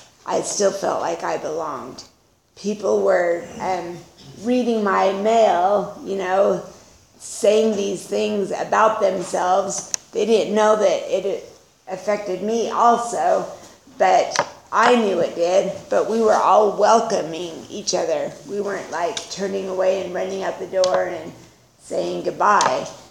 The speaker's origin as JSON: {"language": "English", "region": "Utah", "country": "United States", "tie": "born there", "said": "I was born in Utah to a scared teenage girl who was raising her brothers and one sister."}